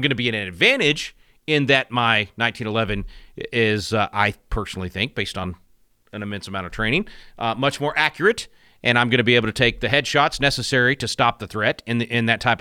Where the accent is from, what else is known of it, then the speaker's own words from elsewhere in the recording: Texas, United States; It's reminiscent of Uvalde in my home state here